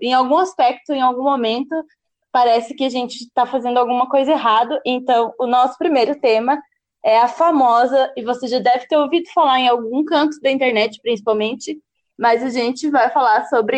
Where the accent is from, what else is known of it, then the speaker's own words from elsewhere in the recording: Jacareí, São Paulo, Brazil; eu sou jornalista e moro em São Paulo. Mas eu sou do interior da cidade de Jacareí, então não estranho o sotaque.